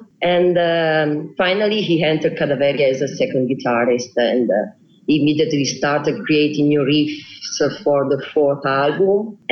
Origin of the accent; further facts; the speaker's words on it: Italy; born there; English is a second language; I met myself somewhere. Yeah, I was born in Italy, of course. Yeah, we're all Italian.